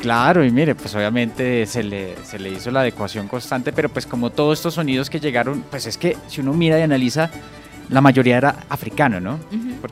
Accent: Vélez, Santander, Colombia; yo soy de Santander, ¿sí? Uh-huh. De Santander, de Vélez, dicen que es la capital folclórica de Colombia.

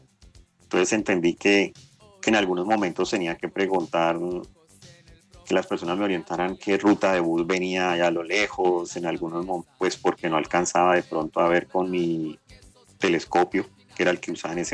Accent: Cali, Valle del Cauca, Colombia; also born or lived in Bogotá; porque yo soy caleño, viví como 15 años en Bogotá y después volví a Cali.

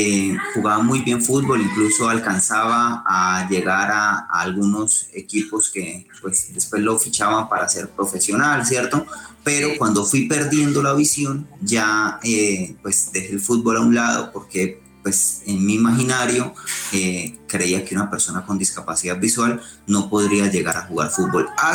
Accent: Colombia; La universidad en su momento pues no permitió, digamos, los espacios para poder representar a mi país

